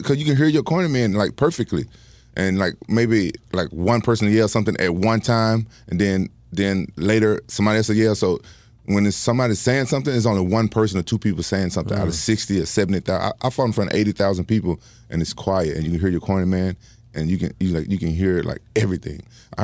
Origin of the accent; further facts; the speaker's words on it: Memphis, Tennessee, United States; You know, I grew up in Memphis. Pro wrestling was, you know, really big there.